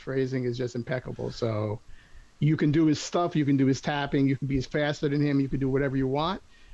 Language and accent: English; New York, United States; I'm from New York.